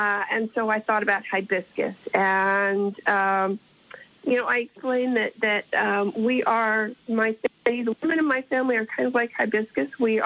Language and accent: English; Miami, Florida, United States; Well, I am from Miami, Florida. And I am someone very unusual. I am a third-generation Miamian, and there are not a lot of us around